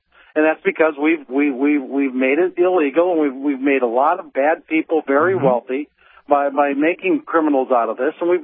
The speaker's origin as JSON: {"language": "English", "town": "Annandale", "country": "United States", "tie": "born or raised there", "said": "he walked my hometown Annandale 4th of July parade in 1996."}